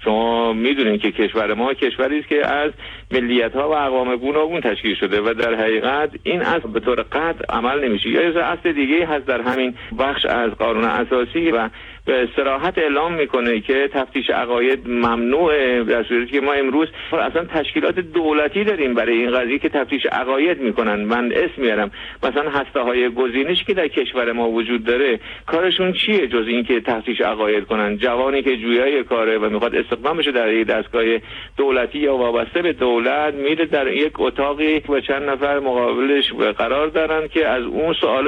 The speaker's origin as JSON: {"language": "Persian", "country": "Iran", "said": "طبیعتا منم به عنوان یک ایرانی طرفدار توسعه علمی هستم"}